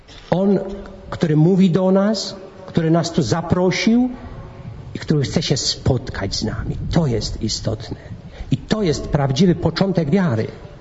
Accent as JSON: {"language": "Polish", "region": "Pomeranian Voivodeship", "country": "Poland", "said": "Ja wywodzę się z Kaszub."}